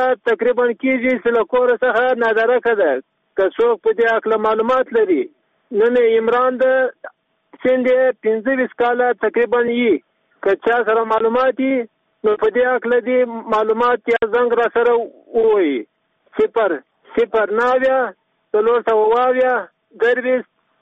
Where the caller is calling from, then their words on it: Sheberghan, Jowzjan, Afghanistan; د شبرغان دی ولایت ته اوسیدونکی